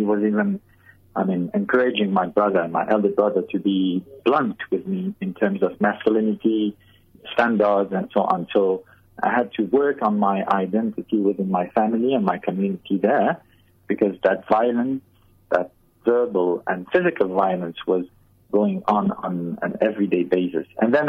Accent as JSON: {"language": "English", "country": "Algeria", "tie": "born or raised there", "said": "When I grew up in Algeria, I was with my family there. They were pretty conservative, but we also were influenced with the mystical Islam that we call Sufism."}